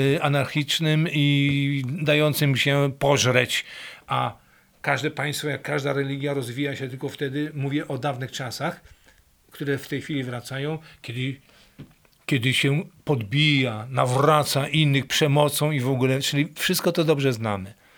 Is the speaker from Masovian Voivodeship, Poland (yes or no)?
no; Warmian-Masurian Voivodeship, Poland; Jesteśmy jednocześnie z Warmii, z Mazur, jesteśmy jednocześnie czy Polakami, czy tam Ukraińcami, jesteśmy jednocześnie Europejczykami